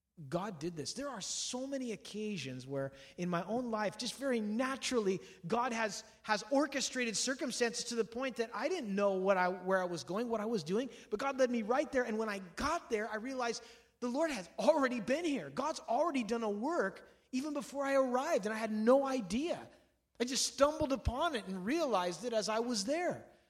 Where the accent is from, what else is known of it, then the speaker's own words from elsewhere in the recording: Santa Ana, California, United States; And I grew up in Santa Ana, so I know what these guys look like, you know.